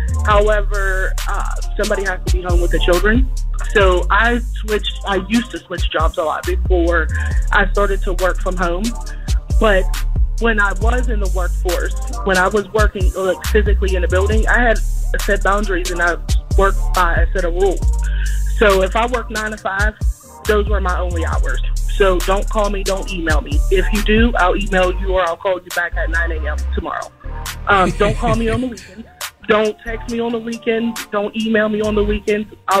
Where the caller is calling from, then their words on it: Pittsburgh, Pennsylvania, United States; Pittsburgh.